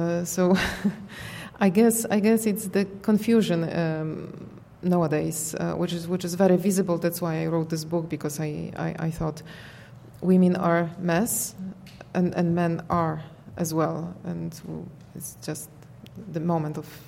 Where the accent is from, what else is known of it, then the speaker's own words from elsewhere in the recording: Poland; now in Brussels, Belgium; I come from Poland, where marriage should stay forever. It's really a very strong tradition, at least it was when I was brought up. But then when I moved to Brussels